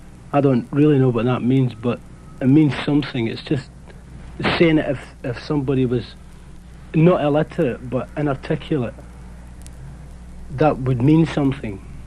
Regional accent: Glasgow, Scotland, United Kingdom; If my accent sounds a little bit strange to you, that's because I come from Glasgow, which is in Scotland. Everybody in Glasgow speaks like that. I grew up there in that city

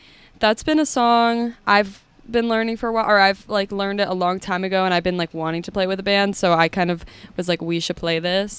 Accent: San Diego, California, United States; I'm from SD.

